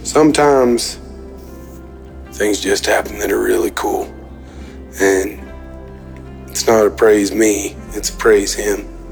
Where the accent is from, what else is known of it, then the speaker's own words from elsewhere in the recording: Texas, United States; it was my friend that I had grown up with my entire life. We're from Texas, and we used to ride bulls together, and we just grew up together.